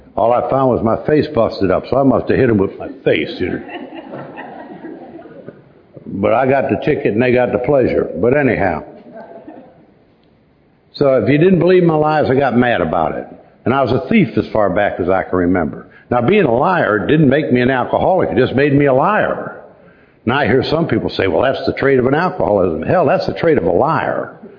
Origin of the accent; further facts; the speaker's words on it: Ohio, United States; born there; I was born in the Midwest, a suburb of Cleveland, Ohio.